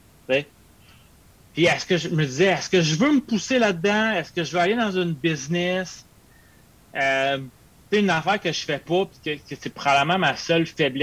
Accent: Quebec, Canada; Moi, je suis un Québécois comme vous

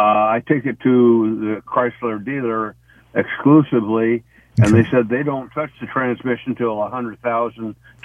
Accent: Iowa, United States; I'm from Northwest Iowa, so.

